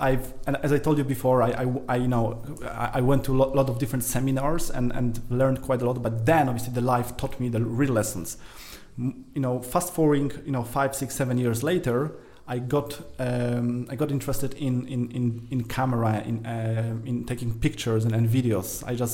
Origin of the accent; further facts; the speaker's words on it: Poland; now in United Kingdom; I was born in Poland. I moved to the UK around 12, 13 years ago. So that was in Poland. I was raised over there.